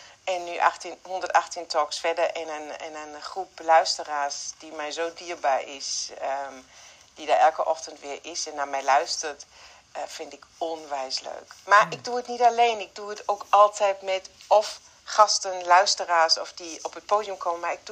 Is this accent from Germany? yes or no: yes; Germany; accent: German; Dutch is a second language; nog beter en effectiever en nog mooier kan klinken met mijn Duits accent